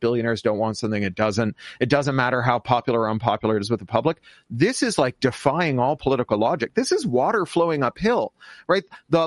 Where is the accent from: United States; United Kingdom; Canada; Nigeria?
Canada; like all the best Americans, I'm Canadian